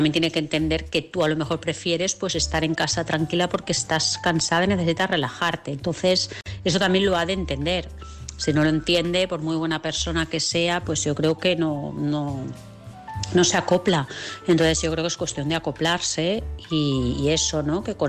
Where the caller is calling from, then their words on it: Vilassar de Mar, Catalonia, Spain; de Vilassar de Mar.